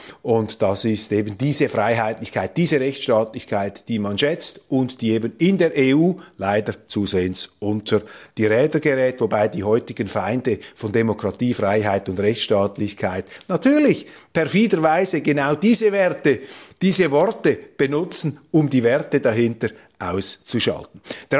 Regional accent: Switzerland; Da können wir als Schweizer nur mit aller Bescheidenheit und Zurückhaltung darauf hinweisen

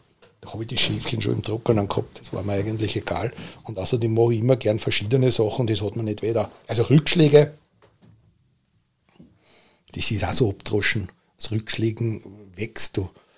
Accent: Vienna, Austria; geboren bin ich in Wien. Ich habe die Kindheit auch in Wien, am Stadtrand von Wien, genau.

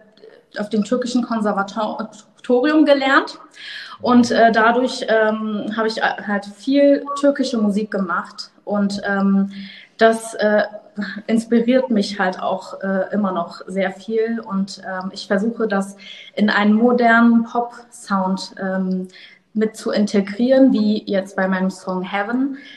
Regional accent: Berlin, Germany; gebürtige Berlinerin.

